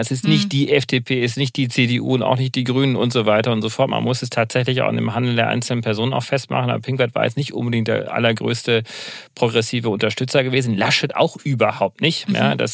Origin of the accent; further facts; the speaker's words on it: North Rhine-Westphalia, Germany; ich selber bin Enkel eines Steigers. Also ich komme aus dem Ruhrpott, aus dem Ruhrgebiet ursprünglich und mein Großvater ist noch in die Tiefen des Berges gegangen, hat Kohle hochgeholt